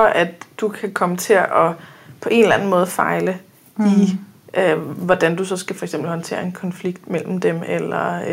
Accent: Frederiksværk, Capital Region of Denmark, Denmark; Vi er fra den samme by, vi er fra Frederiksværing begge to.

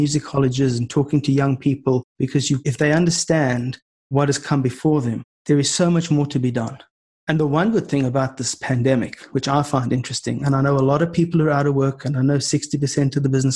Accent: South Africa; maybe I look at it with different eyes because I'm from South Africa.

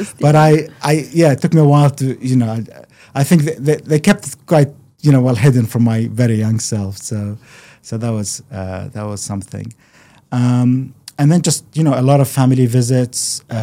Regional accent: Baghdad Governorate, Iraq; first language Czech; English is a second language; my first initial language up to the age of three was Czech. And then we moved to Iraq, between between the two cultures. I grew up in Iraq, and it was, I spent 5 years there. From the mid-70s to the end of the 70s.

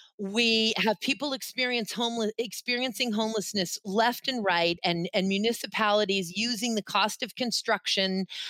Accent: New England, United States; also born or lived in Boston; I grew up, of course, in New England. I was born in Boston.

